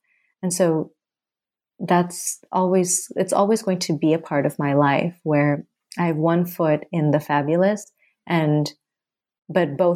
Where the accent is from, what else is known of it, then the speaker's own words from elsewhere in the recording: Thailand; moved away as an adult; also born or lived in Bangladesh; now in United States; I'm from Bangladesh, and I was born there, and I was raised in Thailand, and then I immigrated to the States when I was 18. And I was raised in an international school